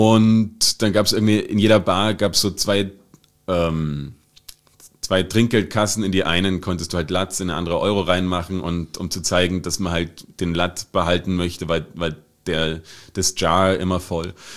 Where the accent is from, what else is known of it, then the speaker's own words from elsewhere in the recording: Germany; now in Austria; ich komme aus Deutschland